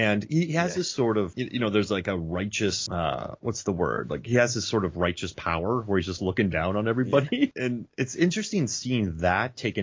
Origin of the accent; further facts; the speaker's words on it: Florida, United States; And also I grew up in Florida, so I had to research palm trees in Scotland.